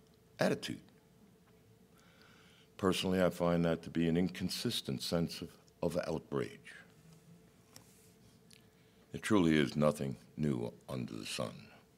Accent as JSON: {"language": "English", "town": "New York City", "region": "New York", "country": "United States", "tie": "born there", "moved": "yes", "said": "I was born in New York City. It's why New Yorkers are hated west of the Hudson."}